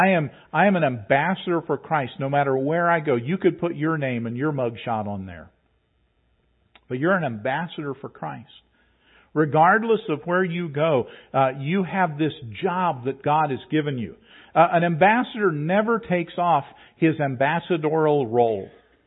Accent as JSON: {"language": "English", "region": "West Virginia", "country": "United States", "tie": "born there", "said": "Because I was born here. I was born in West Virginia, but I was still the United States."}